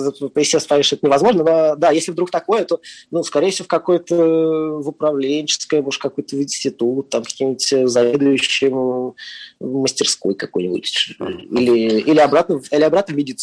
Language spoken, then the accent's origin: Russian; Moscow, Russia; Если честно, я москвич, поэтому я не знаю, где точно.